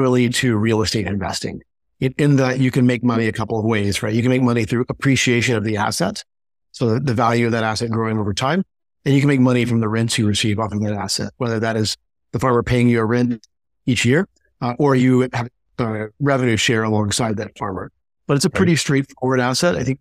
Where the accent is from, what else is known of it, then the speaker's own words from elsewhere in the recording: Arkansas, United States; So I grew up here in Arkansas, where I live today.